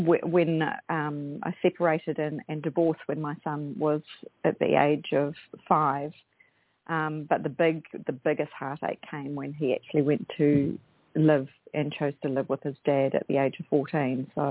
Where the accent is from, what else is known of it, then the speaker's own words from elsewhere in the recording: Bay of Plenty, New Zealand; also born or lived in Australia; I grew up rurally in the Bay of Plenty in a large family of five children, seven of us in total.